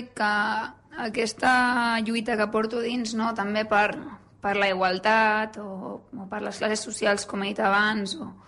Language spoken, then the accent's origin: Catalan; Sant Pere de Ribes, Catalonia, Spain; Som de Ribes, som de Ribes.